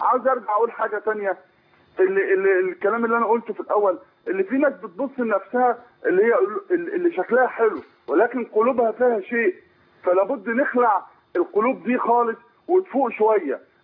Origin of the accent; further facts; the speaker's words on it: Egypt; احنا كمصريين